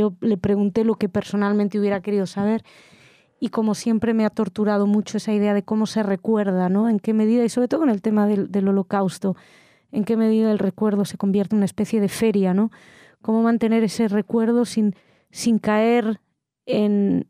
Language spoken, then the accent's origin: Spanish; France; Soy francesa también